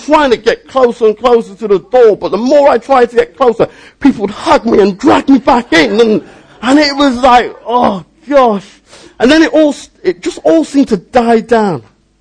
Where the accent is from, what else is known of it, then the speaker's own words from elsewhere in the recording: Liverpool, North West England, United Kingdom; I'm from a black Pentecostal, or I said Pentecostal background. The church that I grew up in Liverpool and went to in Oxford, was a black Pentecostal background.